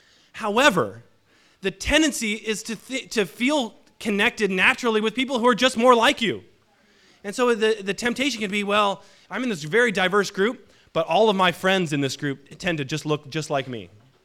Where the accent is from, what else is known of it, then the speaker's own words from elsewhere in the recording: Seattle, Washington, United States; I grew up in Seattle, in the suburbs in Seattle, and I went to Princeton